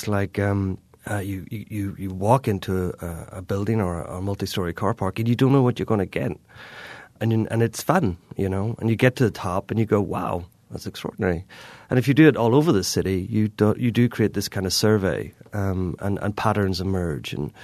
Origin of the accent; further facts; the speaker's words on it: Northern Ireland, United Kingdom; certainly from growing up in Northern Ireland, we were always nervous about how outsiders represented my home